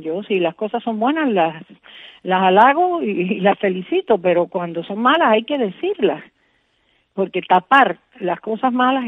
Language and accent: Spanish; Cuba; debo dejar conocer las verdaderas cosas que suceden en mi país